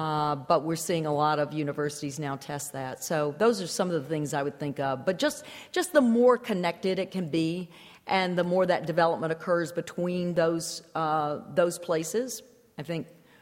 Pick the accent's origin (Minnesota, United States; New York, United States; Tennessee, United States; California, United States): Tennessee, United States; Memphis; now in Miami, United States; I mean, my hometown, I live in Miami now, but my hometown of Memphis went from being the most, for instance, the most unfriendly cycling place in the world.